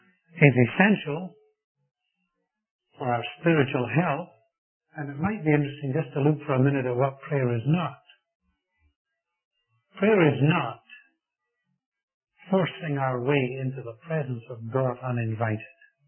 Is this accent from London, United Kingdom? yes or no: no; Scotland, United Kingdom; This made me feel good as a Scotsman.